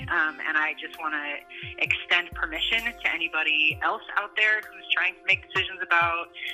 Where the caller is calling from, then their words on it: Battle Creek, Michigan, United States; I'm calling from Battle Creek, Michigan